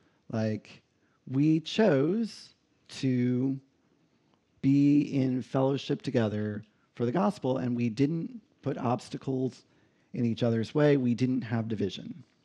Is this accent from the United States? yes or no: yes; Delaware, United States; born there; I'm a Yankee, right? I was born in Delaware. My mother calls me the foreigner.